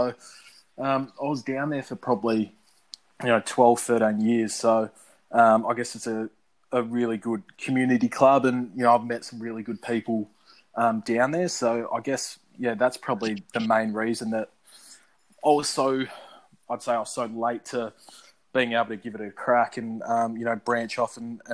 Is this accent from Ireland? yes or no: no; Trigg, Western Australia, Australia; So I grew up in Trigg. So I was in the Claremont zone